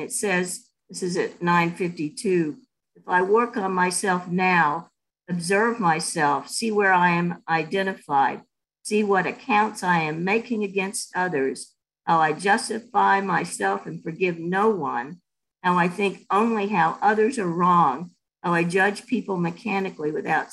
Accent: Texas, United States; brought me huge shame as a child growing up in Texas, where if you didn't look like everybody else and you weren't a Christian, you were a no-no.

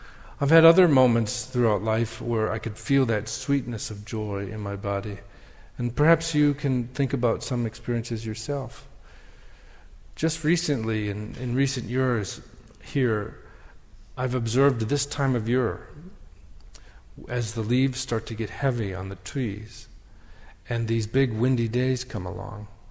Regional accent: Wisconsin, United States; Now, I come from Wisconsin, so that, you know, maybe people have thawed out down here in Texas.

